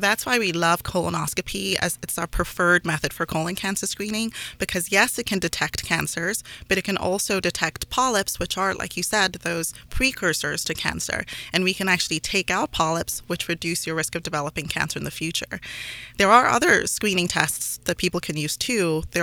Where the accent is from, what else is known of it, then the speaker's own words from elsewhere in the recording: Kenya; moved away as an adult; I grew up in Kenya, and I spent my first 18 years there